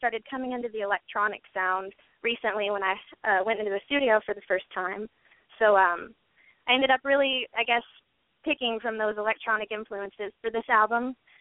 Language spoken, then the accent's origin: English; Mesa, Arizona, United States; now in Houston, United States; Yeah, I'm from Mesa, Arizona, originally born there and pretty much raised. And then I'm actually in Houston now